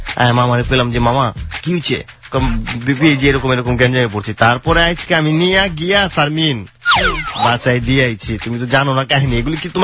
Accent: Dhaka, Dhaka Division, Bangladesh; আমরা ঢাকার পোলা

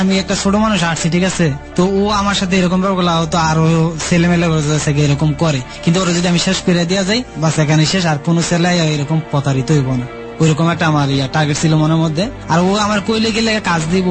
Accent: Comilla, Chittagong Division, Bangladesh; আমি তো আসছিলাম কুমিল্লার থেকে আমার একটা চাকরি লাগবে আমার বাড়ি তো কুমিল্লার

